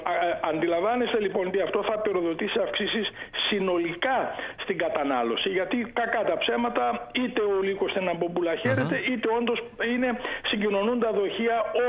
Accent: Drama, Eastern Macedonia and Thrace, Greece; Εγώ είμαι από τη Δράμα, εκλέγομαι στη Δράμα, μια αμυγός αγροκτηνοτροφική περιοχή.

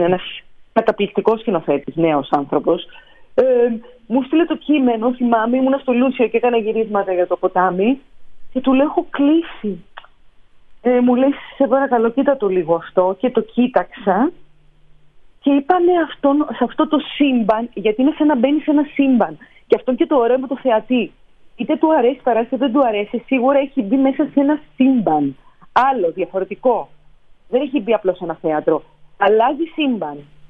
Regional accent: Athens, Attica, Greece; Είμαι Αθηναία, οι γονείς μου γεννήθηκαν και αυτοί στην Αθήνα.

